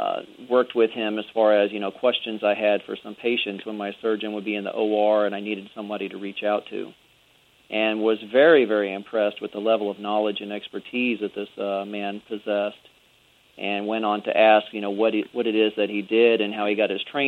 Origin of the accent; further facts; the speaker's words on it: San Antonio, Texas, United States; also born or lived in Fresno, United States; I was born in Fresno, California, but got to Texas as quick as I could. Spent the majority of my life growing up in San Antonio, New Braunfels area.